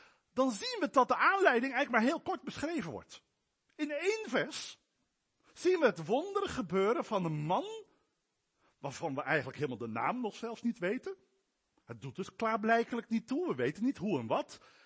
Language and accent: Dutch; Drenthe, Netherlands; Bij ons in Drenthe hebben we ook nog een beetje die verhouding met Den Haag.